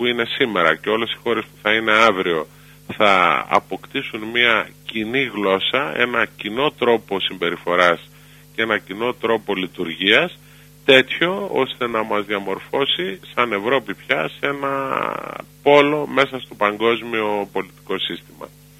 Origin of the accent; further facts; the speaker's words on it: Greece; Μία από τις διαμάχες που είχαμε ως Έλληνες με την φίλη και γείτονα Τουρκία